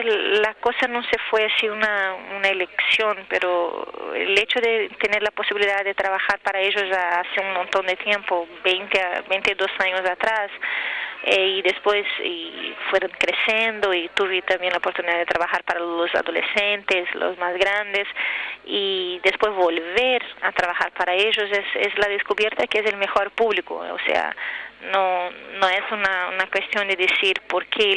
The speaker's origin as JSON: {"language": "Spanish", "town": "Posadas", "region": "Misiones", "country": "Argentina", "tie": "born there", "said": "yo no nací del otro lado, porque como yo nací cerca de Uruguayana, Uruguay, el río Uruguay, que era Posadas, del norte de Argentina, iba siempre a hacer compras del otro lado"}